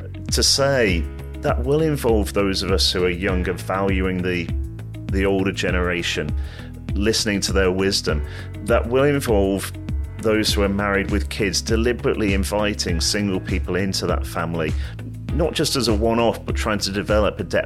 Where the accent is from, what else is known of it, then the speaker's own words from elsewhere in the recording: Manchester, North West England, United Kingdom; born there; now in Oxford, United Kingdom; Born in Manchester.